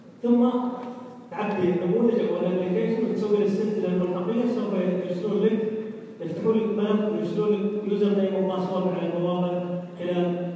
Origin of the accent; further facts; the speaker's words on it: Saudi Arabia; احنا سعوديين